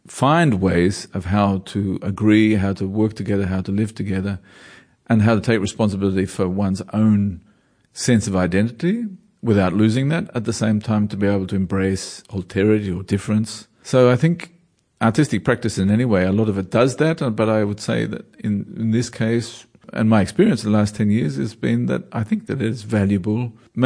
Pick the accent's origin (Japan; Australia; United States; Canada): Australia; accent: German; moved away; I know when I'm Australian when I have a fairly healthy disrespect for anything authoritarian or any rules and regulations.